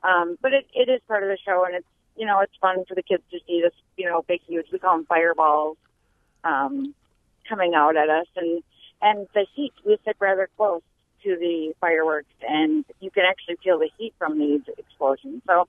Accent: Eau Claire, Wisconsin, United States; I'm from Eau Claire, and we go to the fireworks every year.

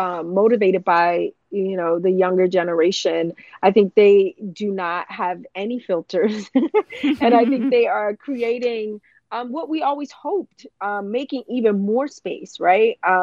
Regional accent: Philadelphia, Pennsylvania, United States; I'm from, you know, I'm also from Philly. So my, you know, my connection Philly, to music, yeah.

